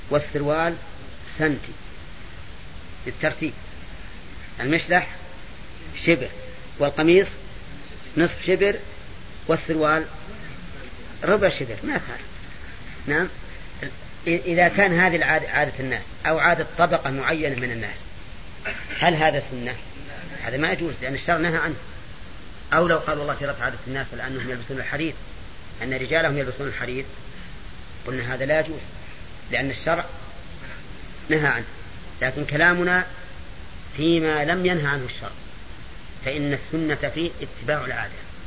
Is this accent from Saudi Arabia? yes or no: yes; Najd, Saudi Arabia; ونحن من أهل نجد